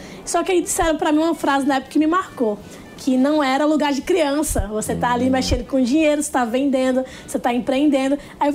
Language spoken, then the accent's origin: Portuguese; Natal, Rio Grande do Norte, Brazil; eu sou de Natal, Rio Grande do Norte, sou potiguar, tenho 24 anos